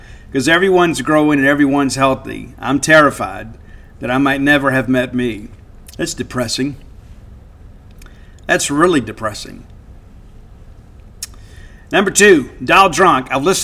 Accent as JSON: {"language": "English", "region": "Southern US", "country": "United States", "said": "See, right out of the gate, see, I'm from the South."}